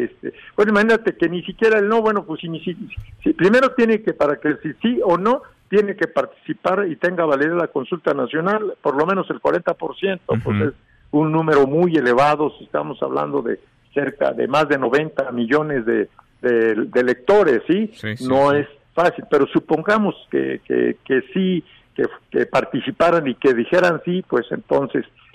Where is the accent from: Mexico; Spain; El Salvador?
Mexico; como legislador, como ciudadano y como mexicano